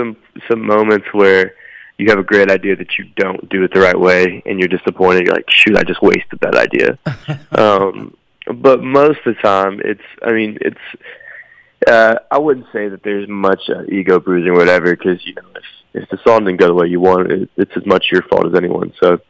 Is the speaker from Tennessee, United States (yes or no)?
yes; Nashville, Tennessee, United States; And even just growing up in Nashville, you're around it.